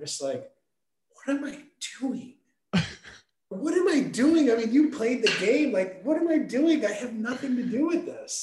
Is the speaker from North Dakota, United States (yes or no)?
no; Michigan, United States; I grew up, born and raised in Michigan, went to school in Michigan